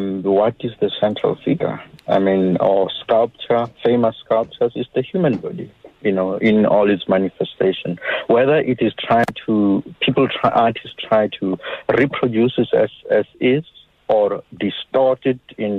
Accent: Tembisa, Gauteng, South Africa; also born or lived in Hamalepo; I grew up in Tembisa Township, in Kopanang section. And I also grew up in a village in Hamalepo.

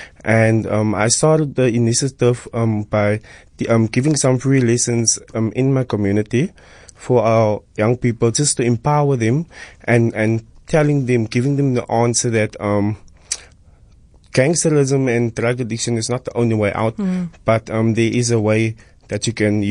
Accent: Bontyhevel, South Africa; As a young man growing up in Bontyhevel

